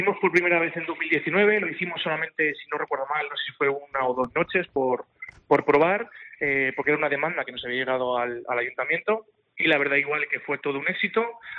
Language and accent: Spanish; Castilla-La Mancha, Spain; siendo manchegos, orgullosos por un día.